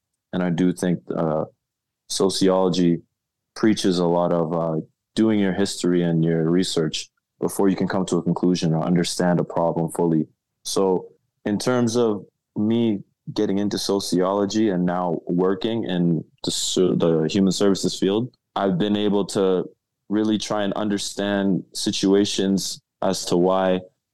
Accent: Canada; being that I'm growing up in Canada and I just wanted to fit in with my friends.

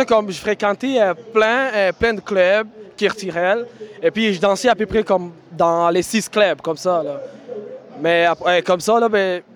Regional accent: Burundi; quand on est burundais et puis on est tellement fiers de notre quartier.

